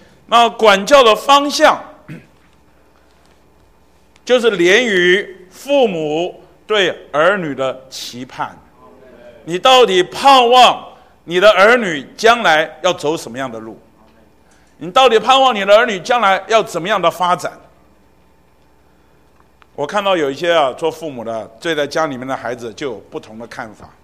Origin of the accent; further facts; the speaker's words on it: China; 我们中国人那句话说啊，差之毫厘啊，失之千里。